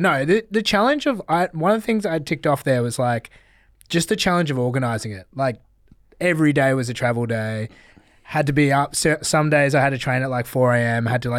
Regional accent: Australia; found out I was from Australia

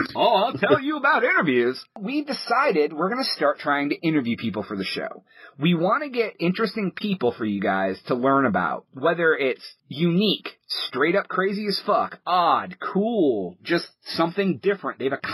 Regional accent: Ohio, United States; now in Texas, United States; We are originally from Ohio, but TNT lives in Florida, and I live in Texas.

